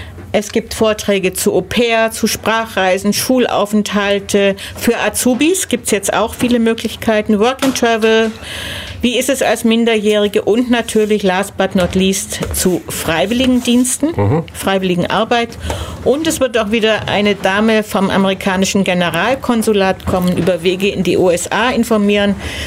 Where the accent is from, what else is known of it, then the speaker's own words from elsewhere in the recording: Germany; dass wir als Deutsche mit unserem deutschen Reisepass in fast alle Länder Zugang haben.